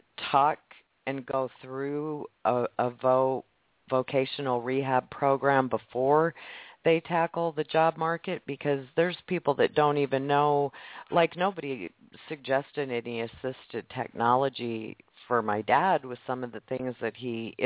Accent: Nebraska, United States; And I'm just curious in my own case, because you brought up my home state. I had occasion to go meet a neuro at University of Nebraska Medical Center at UNMC

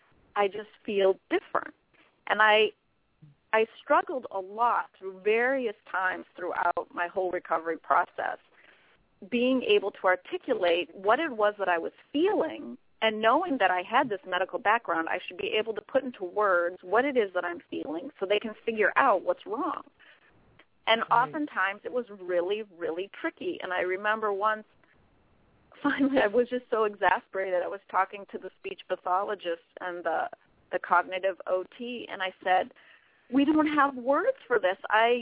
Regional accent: Wisconsin, United States; And I'm from Wisconsin, and you know it snows in Nebraska, it snows in Wisconsin

